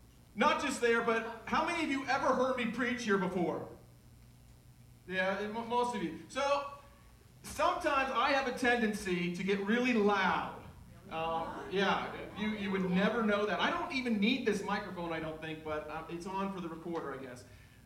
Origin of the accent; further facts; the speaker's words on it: United States; And this is true probably of other countries as well, but I'm an American, so I'm going to speak of it.